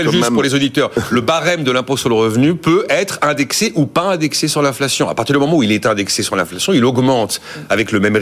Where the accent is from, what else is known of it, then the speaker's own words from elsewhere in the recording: France; Bon, oui, on est français, on regarde ça avec les yeux de l'habitude.